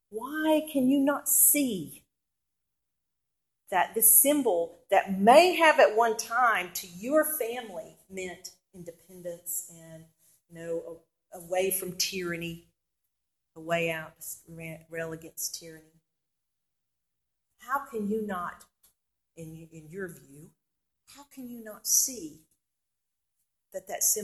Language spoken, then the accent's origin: English; the South, United States; But I'm a Southerner. And I don't wave any Confederate flag.